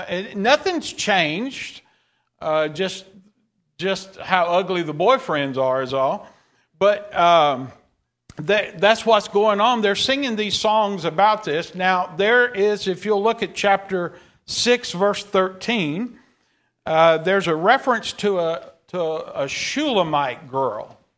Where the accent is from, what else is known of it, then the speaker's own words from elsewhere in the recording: Hanson Switch, Texas, United States; I'm from Hanson Switch. Anybody know where that is?